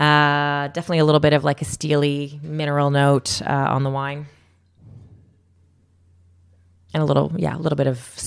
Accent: Canada; I'm Canadian.

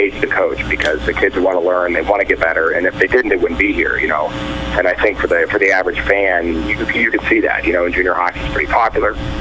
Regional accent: Pittsburgh, Pennsylvania, United States; Sure. I grew up playing in Pittsburgh.

